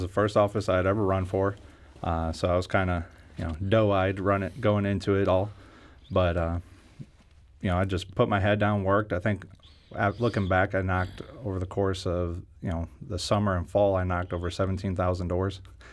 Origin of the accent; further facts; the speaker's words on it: Missouri, United States; I was born and raised in North St. Louis County. Grew up pretty poor.